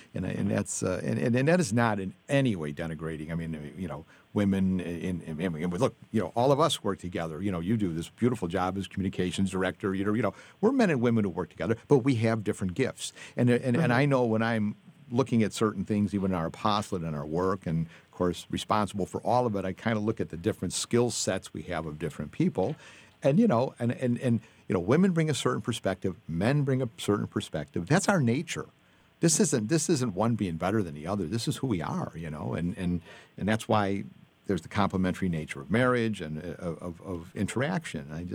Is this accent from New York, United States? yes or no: no; Chicago, Illinois, United States; I mean, I know I grew up in Chicago on the South Side, and there was a lot of early masses.